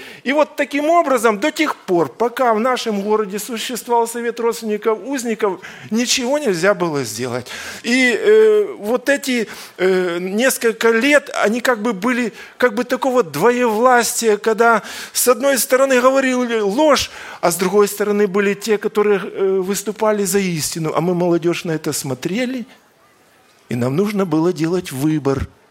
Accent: Kyiv, Ukraine; И я немножко, как киевлянин, хочу сказать

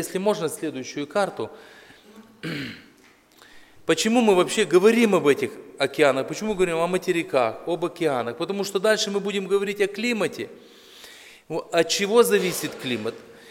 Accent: Zakarpattia Oblast, Ukraine; Но я уезжал из Закарпатья, меня провожали, я стоял в рубашке на перроне.

